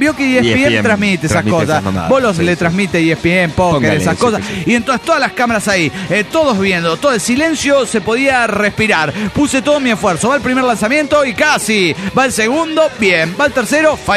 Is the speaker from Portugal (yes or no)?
no; Santo Domingo, Oaxaca, Mexico; Esto Santo Domingo queda en Ingenio, Oaxaca.